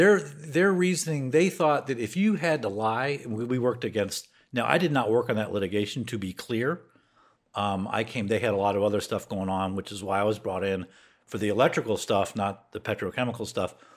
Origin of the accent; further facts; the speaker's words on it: Raleigh, North Carolina, United States; I grew up middle class in Raleigh, North Carolina.